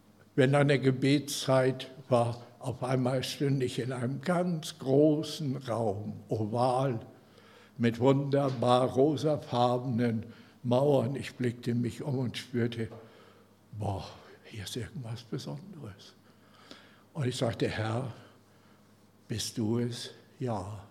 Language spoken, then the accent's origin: German; Northern Germany, Germany; Ich komme ja aus Norddeutschland.